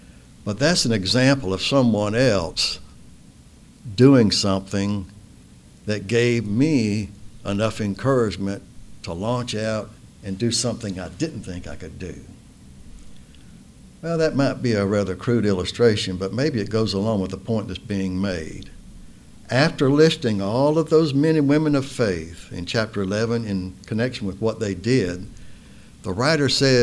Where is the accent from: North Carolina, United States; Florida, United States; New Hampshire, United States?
Florida, United States; Well, I'm from Florida, so I'm not used to climbing mountains